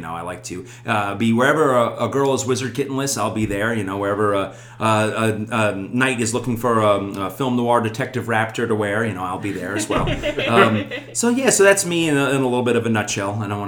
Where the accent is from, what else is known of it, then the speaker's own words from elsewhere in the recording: New York, United States; now in Charlotte, United States; I'm from up north. I'm one of those Yankees, as everybody says. No, I'm from New York originally, but I've been down in Charlotte now for about 8-9 years now